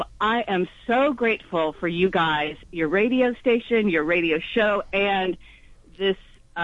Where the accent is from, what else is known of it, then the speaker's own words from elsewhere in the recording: Texas, United States; moved away as an adult; now in Bushwick, United States; I'm a Mexican woman, 55-year-old Mexican woman, who has lived in the city a very long time. I came from Texas in the 80s, and I now live in Bushwick